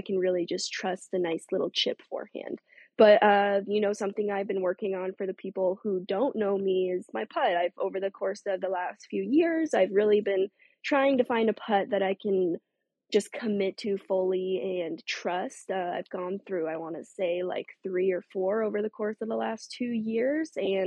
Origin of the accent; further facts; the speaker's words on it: Colorado, United States; So growing up in Colorado and throwing like that really shaped my backhand.